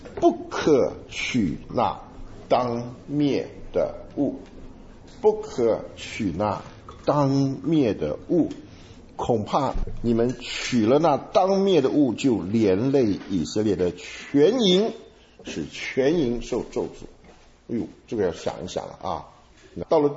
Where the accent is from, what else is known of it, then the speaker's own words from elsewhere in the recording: China; 你等于是我们中国人讲是替天行道，是吧？